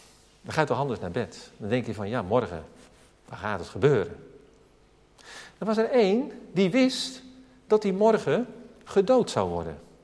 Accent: Alphen aan de Rijn, South Holland, Netherlands; Ik weet nog goed dat ik als jochie van 6 jaar... bij ons in Alphen aan de Rijn woonde gewoon aan een gewone straat waar heel veel kinderen 's avonds op straat speelden.

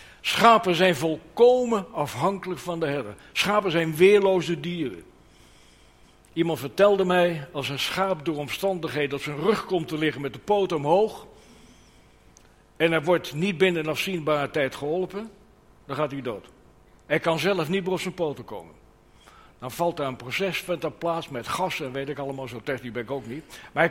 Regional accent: Netherlands; Ja, we mopperen wel eens een beetje als Nederlanders, maar dat zit een beetje in onze aard.

